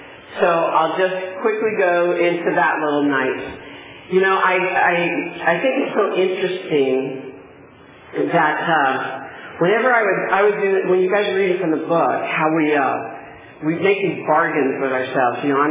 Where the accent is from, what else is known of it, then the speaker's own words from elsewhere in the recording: Palm Springs, California, United States; also born or lived in Oklahoma; now in Visalia, United States; because I was raised here in Palm Springs and in the Valley. So anyway, I'm back here in Visalia.